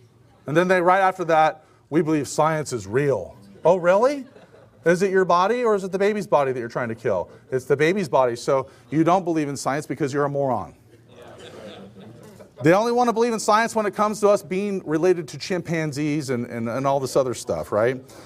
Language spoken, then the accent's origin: English; Portland, Oregon, United States; my hometown, they, you know, had the night of rage, of course, because that's just what Portland is, right?